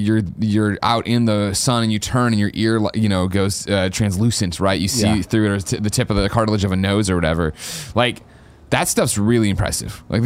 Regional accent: United States; and granted, I'm super American, as you know.

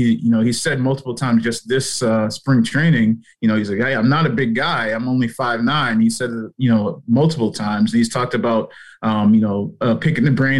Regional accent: New England, United States; because, I mean, I grew up in New England, so I still follow a lot of stuff.

